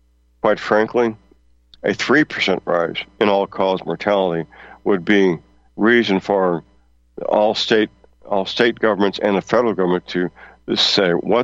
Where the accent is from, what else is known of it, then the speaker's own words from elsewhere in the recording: St. Louis, Missouri, United States; I recall driving through my hometown of St. Louis, Missouri, at high noon on a weekday